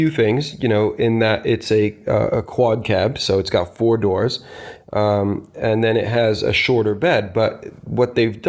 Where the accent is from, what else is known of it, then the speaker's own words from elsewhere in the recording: United States; I remember when I was growing up in the States